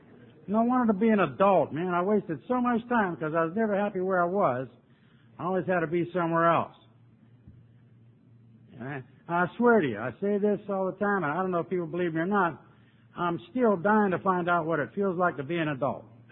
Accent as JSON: {"language": "English", "town": "Pittsburgh", "region": "Pennsylvania", "country": "United States", "also_born_or_lived": "Myrtle Beach", "moved": "yes", "lives_now": "Denver, United States", "said": "I'm from Pittsburgh originally. Steel Town. Yay, Pittsburgh."}